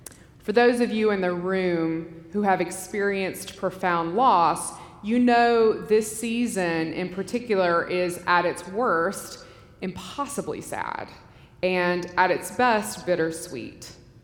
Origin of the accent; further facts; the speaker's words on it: New Orleans, Louisiana, United States; we drove down to Jackson to see my brother and his family in New Orleans. And it's my hometown. And I made the mistake of allowing myself to glance down the highway that led to my parents' house.